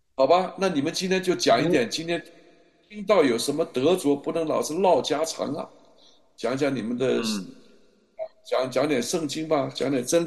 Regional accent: Quanzhou County, Guangxi, China; born there; 我是出生在你们那里，全县就是桂林那里吧，很近。

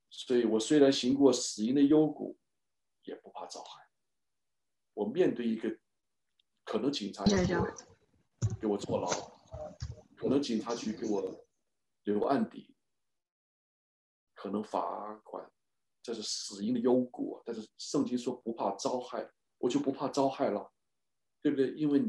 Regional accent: China; 我在中国大陆从小生活在那里，习惯了讲谎话

